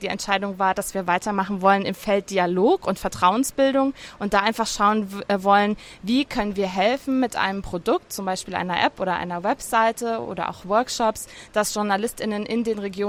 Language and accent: German; Germany; now in Lebanon; aber auch mich als Deutsche, die im Libanon lebt